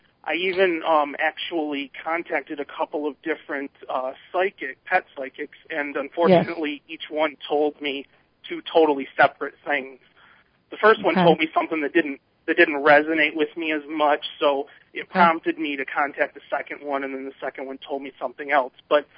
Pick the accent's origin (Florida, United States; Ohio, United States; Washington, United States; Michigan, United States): Michigan, United States; Detroit; now in Philadelphia, United States; Well, actually, I'm originally from Detroit. I just moved here to Philadelphia a couple months ago.